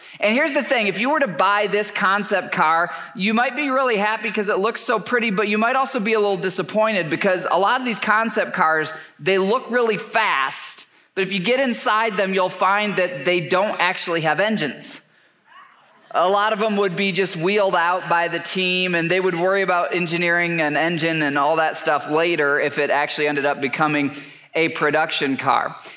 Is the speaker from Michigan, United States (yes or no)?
yes; Michigan, United States; I grew up in Michigan. I'm a big car guy.